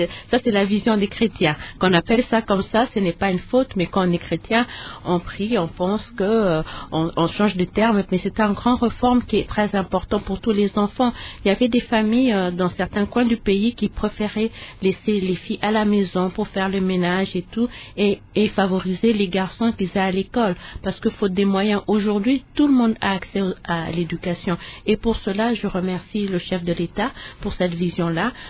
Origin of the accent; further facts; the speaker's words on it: DR Congo; Nous tous, en tant que Congolais, nous devons nous battre